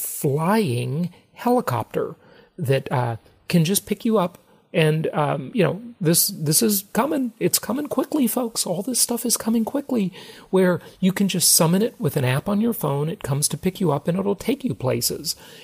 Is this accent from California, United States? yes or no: yes; California, United States; California, my home state, is rapidly turning into a banana republic.